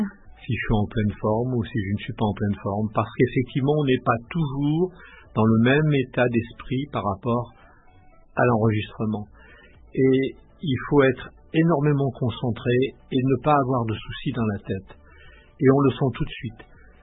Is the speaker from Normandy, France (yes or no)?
no; Grenoble, Auvergne-Rhône-Alpes, France; now in Haute-Savoie, France; même si j'habite en Haute-Savoie, je suis grenoblois